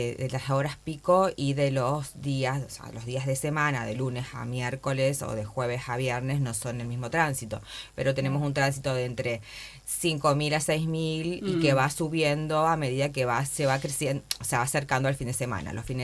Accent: Argentina; nosotros, como santafesinos y entrerrianos

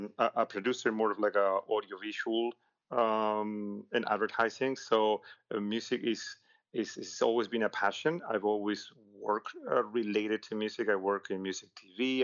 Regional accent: Buenos Aires, Argentina; English is a second language; moved away as an adult; also born or lived in New York / Miami; now in Shanghai, China; I'm from Buenos Aires. I left the country 25 years ago, maybe. I moved to the United States. I lived the last 20 years mostly either in New York or Miami. And 2 years ago, I moved to Shanghai.

